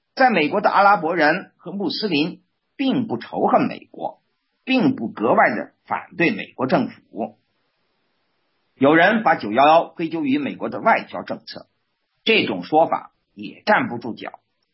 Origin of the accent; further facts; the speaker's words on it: China; 我们中国人